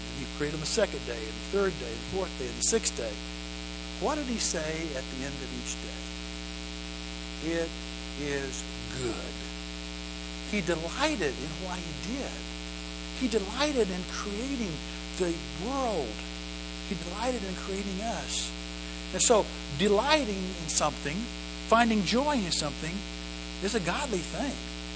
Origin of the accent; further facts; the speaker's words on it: Missouri, United States; But I grew up in Missouri. My dad was a construction engineer. We moved around a lot. I lived in five different towns and cities in Missouri growing up.